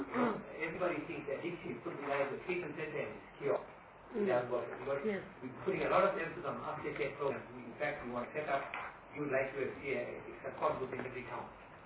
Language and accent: English; South Africa; we felt that we are obligated as South African citizens.